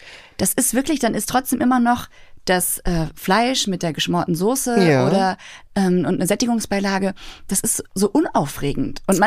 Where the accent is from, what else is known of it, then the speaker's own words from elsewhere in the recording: Berlin, Germany; ich komme ja auch aus Berlin